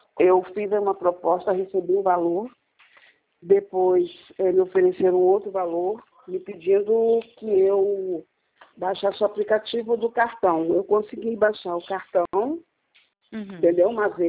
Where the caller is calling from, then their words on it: Cachoeiro de Itapemirim, Espírito Santo, Brazil; de Itapemirim, Espírito Santo.